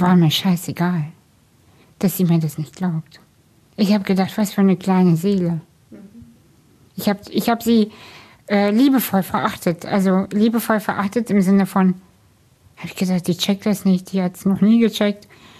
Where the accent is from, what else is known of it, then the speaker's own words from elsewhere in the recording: Kazakhstan; now in Germany; Weil ich komme aus einer Arbeiterfamilie, wir sind aus Kasachstan emigriert.